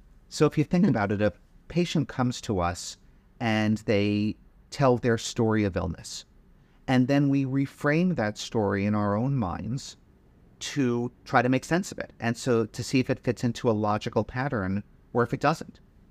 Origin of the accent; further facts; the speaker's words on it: Providence, Rhode Island, United States; I was born and bred in Providence, Rhode Island, the biggest little state in the union